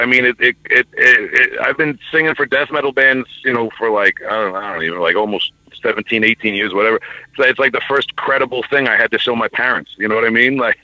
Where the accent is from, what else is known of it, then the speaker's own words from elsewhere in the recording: Long Island, New York, United States; Just I'm from Long Island, New York. Hip-hop is, huge out here, obviously.